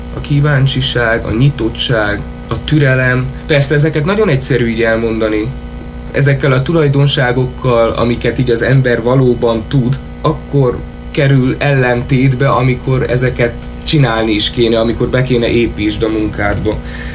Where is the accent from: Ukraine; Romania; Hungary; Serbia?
Romania; Târgu Mureș, Mureș County; now in Cluj-Napoca, Romania; Hát elsősorban Marosvásárhelyen nőttem fel, és most Kolozsváron végzem a Színművészeti Egyetemet.